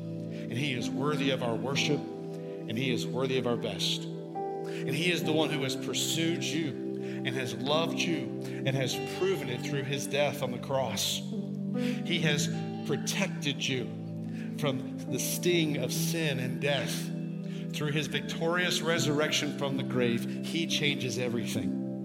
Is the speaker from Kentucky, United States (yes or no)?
yes; Kentucky, United States; growing up in Kentucky, it is the desire and goal of most boys to one day wear the great jersey of the blue and white with Kentucky across the chest.